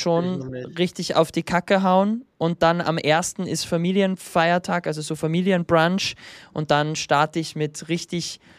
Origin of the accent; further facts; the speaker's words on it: Austria; Ich bin ja Österreicher.